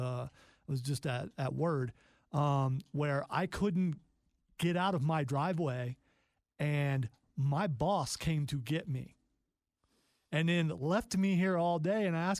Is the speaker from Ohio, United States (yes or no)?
yes; Ohio, United States; You know, I'm from Ohio, where it snows a lot.